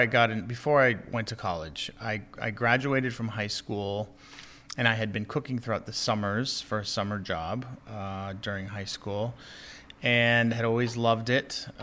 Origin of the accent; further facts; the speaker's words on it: Boston, Massachusetts, United States; So I grew up in New England. I'm from Boston, and in the summer times we would spend a lot of time at the coast.